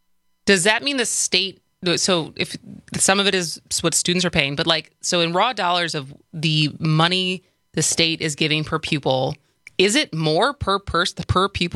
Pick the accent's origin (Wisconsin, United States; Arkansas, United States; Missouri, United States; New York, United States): Wisconsin, United States; Madison; other students would find out that I was from Wisconsin and I was from Madison.